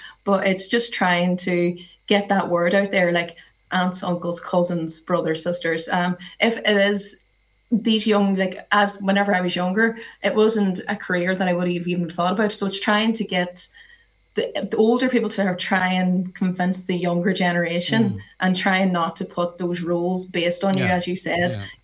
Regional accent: Ireland; we come from Ireland. It's quite rural.

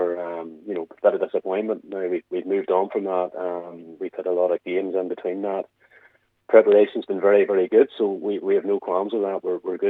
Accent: Northern Ireland, United Kingdom; and I'm from Antrim myself, here in Ballycastle

